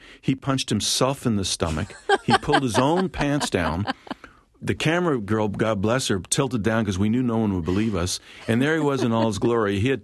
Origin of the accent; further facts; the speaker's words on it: Philadelphia, Pennsylvania, United States; Philadelphia when I was a kid, the towers in the 40s off of Market Street, I'm walking by there because I'm from West Philly